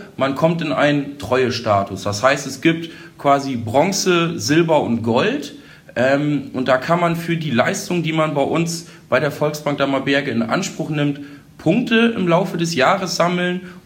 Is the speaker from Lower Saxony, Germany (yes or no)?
yes; Holdorf, Lower Saxony, Germany; Bin sonst auch gebürtiger Holdorfer, also sehr hier in der Gemeinde mit vielen Vereinen verwurzelt